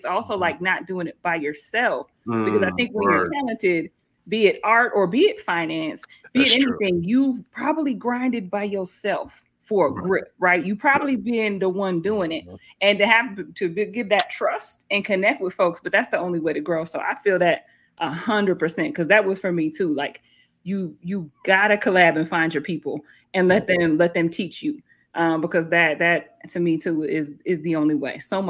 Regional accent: Madison, Wisconsin, United States; and I'm from Madison and we've been doing music in Madison.

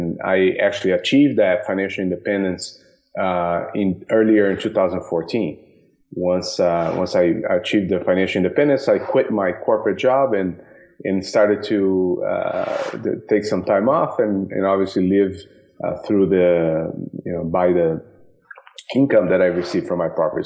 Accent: Brazil; now in United States; I'm actually originally from Brazil and moved to the U.S., got my education here in electrical engineering

